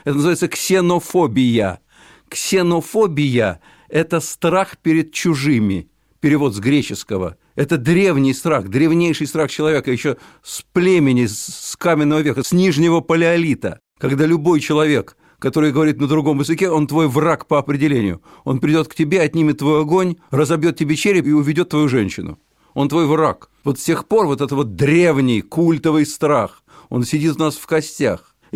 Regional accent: Moscow, Russia; first language ru; Я тоже коренной москвич, между прочим, причем не в первом поколении. Из профессорской семьи

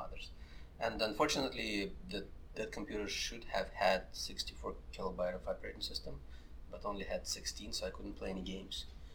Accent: Ukraine; English is a second language; So I was probably 9 or 10, and I'm from Ukraine, so in Ukraine, to own something like IBM-compatible computer in 89 or 90 was not something that you can afford.

